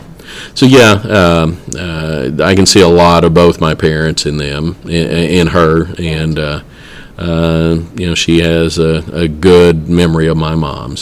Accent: Middlesboro, United States; I know growing up in Middlesboro

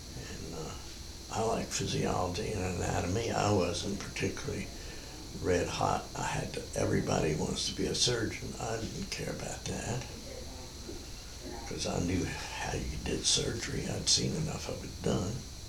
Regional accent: Baltimore, Maryland, United States; I was born and raised in Baltimore, but I lived the summers in Newark, Delaware, all over the place.

